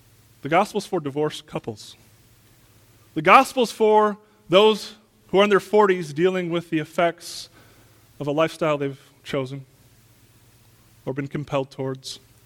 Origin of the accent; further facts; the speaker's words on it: Wisconsin, United States; I have a picture of my hometown from the 1800s up in Wisconsin.